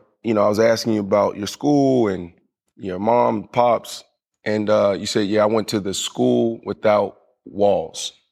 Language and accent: English; Pittsburgh, Pennsylvania, United States; also born or lived in Florida; I grew up in Pittsburgh, and there was one white family in my neighborhood, similar to what you were talking about, that era.